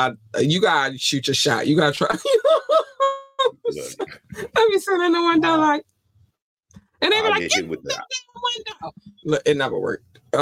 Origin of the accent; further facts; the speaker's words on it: Baltimore, Maryland, United States; because I grew up in Baltimore City. So we were playing on concrete, fire escapes.